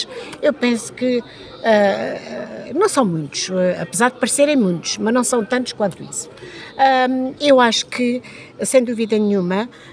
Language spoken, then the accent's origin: Portuguese; Fratel, Centro, Portugal; eu regressei à minha terra, que é o Fratel, a Vila Velha de Roda